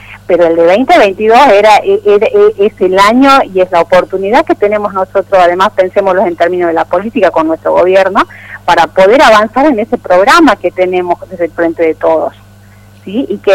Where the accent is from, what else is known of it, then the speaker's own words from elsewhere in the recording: Argentina; ya lo sabemos los argentinos y las argentinas.